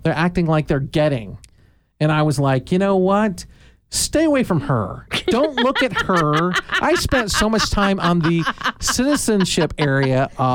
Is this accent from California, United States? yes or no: no; Chicago, Illinois, United States; I'm from Chicago.